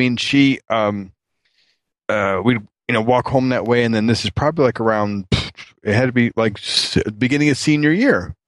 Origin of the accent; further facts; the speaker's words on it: Chicago, Illinois, United States; I know that name because I was from the Midway Airport area.